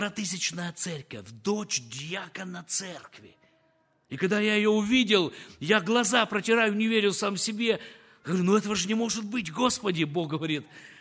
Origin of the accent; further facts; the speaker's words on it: Sochi, Krasnodar Krai, Russia; now in Siberia, Russia; Мой родной край, друзья, это город Сочи. Сибирь стала второй родиной.